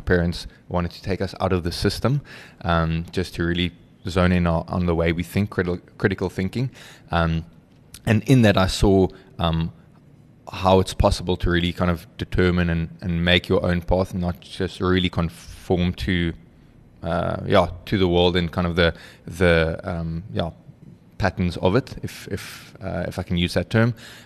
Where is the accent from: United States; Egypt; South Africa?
South Africa; Western Cape; also born or lived in Vanderbijlpark; And I grew up I was born up in Vanderbijl Park. Yes, the fall of Fatal Duke, as they call it. So hopefully some of that street smart is born into me. But moved down to the Western Cape very young.